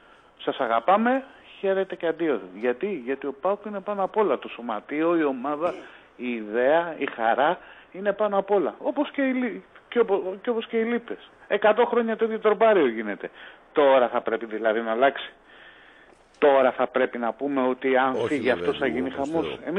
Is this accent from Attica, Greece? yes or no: yes; Vyronas, Attica, Greece; από Βίρονα, έχουμε ξαναμιλήσει.